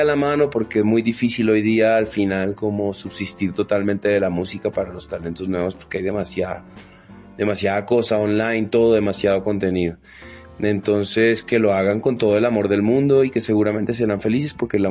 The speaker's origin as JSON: {"language": "Spanish", "country": "Colombia", "said": "soy como cualquier colombiano que siente empatía"}